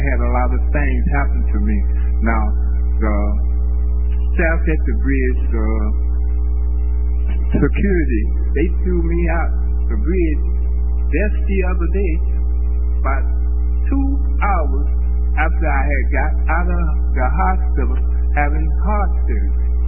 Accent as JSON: {"language": "English", "town": "Dallas", "region": "Texas", "country": "United States", "tie": "born or raised there", "said": "I was born and raised here in Dallas, and I worked in Dallas for about 10 years until I turned 40."}